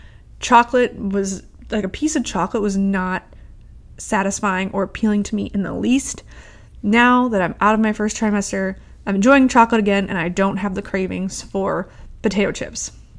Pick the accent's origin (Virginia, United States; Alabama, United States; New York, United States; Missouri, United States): Missouri, United States; St. Louis; I grew up in St. Louis, so we used to call it St. Louis Bread Co.